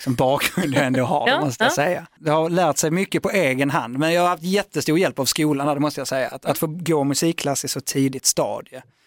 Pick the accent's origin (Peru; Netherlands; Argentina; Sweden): Sweden; Malmö, Skåne; Är från Malmö. Ja. Malmö, born and raised, skånsk som ingen annan.